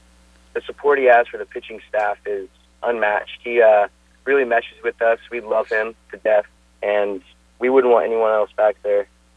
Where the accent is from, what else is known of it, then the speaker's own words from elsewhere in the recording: West Coast, United States; I was born and raised on the West Coast, so that's where I stand.